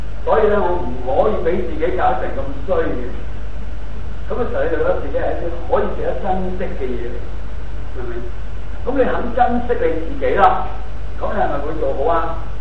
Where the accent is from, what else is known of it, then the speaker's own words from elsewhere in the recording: China; 即係佛教或者喺我哋中國人嚟講，人要自重啊